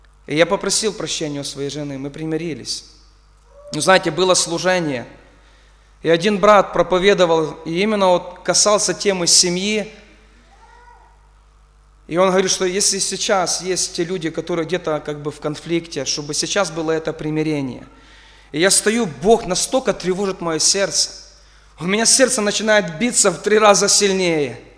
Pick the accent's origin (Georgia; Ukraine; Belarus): Ukraine; Kovel, Volyn Oblast; Я сам с города Ковель, Волынская область, тружусь миссионером, занимаюсь служением благовестия в Крыму уже, наверное, лет 14-13